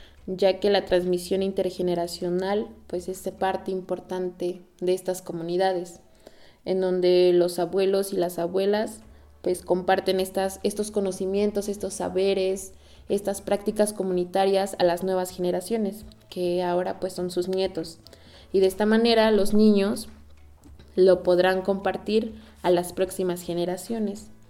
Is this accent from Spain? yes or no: no; Cuetzalan del Progreso, Puebla, Mexico; now in San Pedro Sacachimalpa, Mexico; soy originaria de Cuetzalan del Progreso, Puebla, y actualmente resido en la comunidad de San Pedro Sacachimalpa.